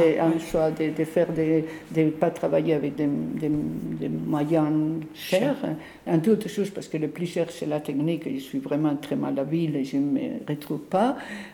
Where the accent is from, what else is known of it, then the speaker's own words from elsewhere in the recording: Spain; now in France; je m'intéressais à ça d'abord parce que j'étais en France, je venais d'Espagne